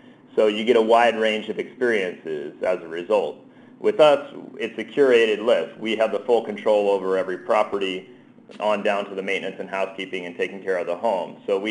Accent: New Jersey, United States; Well, I'm originally from New Jersey, so I learned my gesturing there, you know.

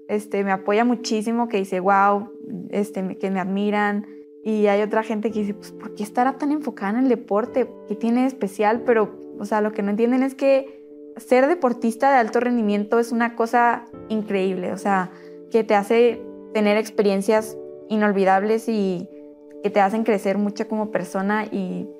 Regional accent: Chihuahua, Mexico; De aquí, de Chihuahua, México.

